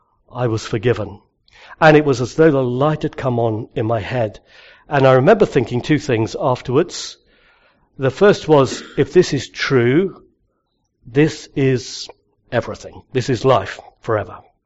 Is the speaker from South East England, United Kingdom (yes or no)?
yes; Tunbridge Wells, South East England, United Kingdom; We moved as a family up to the southeast. I grew up in Tunbridge.